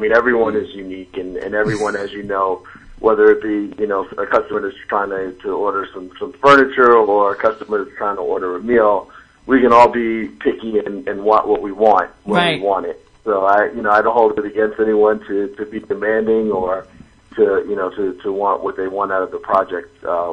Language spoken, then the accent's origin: English; Brooklyn, New York, United States; I'm based out of Brooklyn, born and raised in Brooklyn.